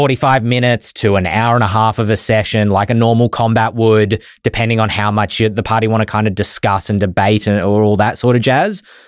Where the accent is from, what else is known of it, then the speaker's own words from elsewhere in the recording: Australia; accent: Australian; And I hope I'm saying that right with my Australian accent.